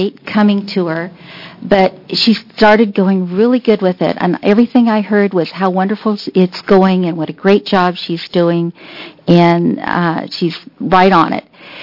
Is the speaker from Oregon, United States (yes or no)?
yes; Klamath Falls, Oregon, United States; from Klamath Falls